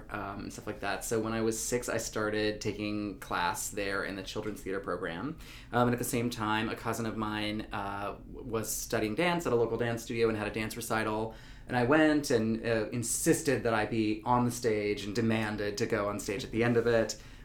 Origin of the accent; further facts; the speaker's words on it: North Carolina, United States; Yeah, I mean, I'm from North Carolina and near Asheville.